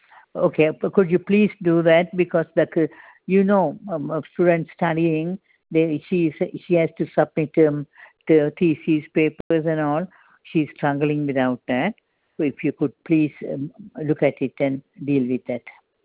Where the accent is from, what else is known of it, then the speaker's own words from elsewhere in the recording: India; I am also from India.